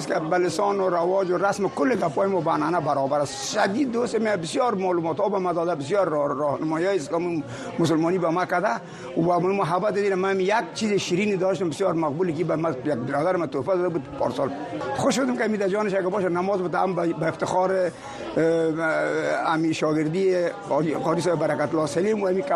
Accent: Kabul, Afghanistan; now in Virginia, United States; من از کابل هستم، از چاردی کابل، انجینیر هستم. مدت 6 سال میشه که ما در اینجا آمدیم، در ویرجینیا.

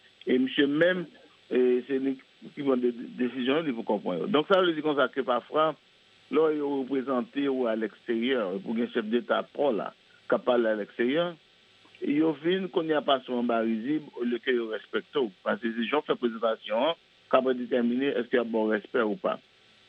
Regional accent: Haiti; nous avons un problème vraiment en tant qu'Haïtien.

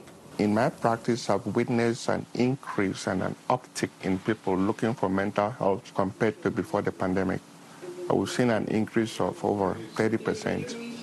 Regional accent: Nigeria; now in United States; I'm originally from Nigeria, but now I'm practicing in the United States.

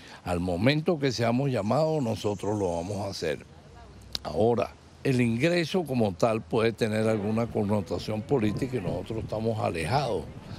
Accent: Venezuela; porque somos venezolanos.

